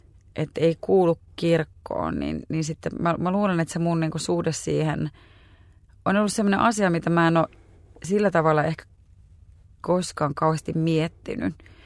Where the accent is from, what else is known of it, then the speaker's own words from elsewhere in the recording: Helsinki, Uusimaa, Finland; Asuin lapsuuteni Katajanokalla ja tuomiokirkko oli siinä, mä kävin Kaisaniemessä koulua